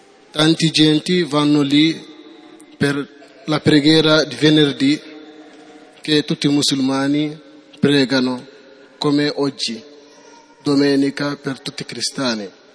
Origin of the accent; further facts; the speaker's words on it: Senegal; now in Italy; dal Senegal. Ho 21 anni. Facevo la scuola, studiavo nella scuola fino a 18 anni.